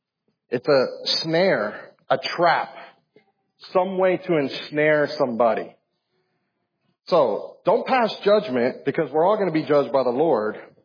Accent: Hialeah, Florida, United States; I remember growing up in Hialeah, they always put those little concrete blocks so people won't park on the grass.

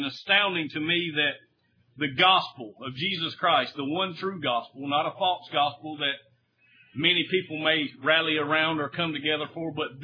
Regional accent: Claxton, Georgia, United States; as my brothers and sisters over here in my hometown of Claxton, Georgia

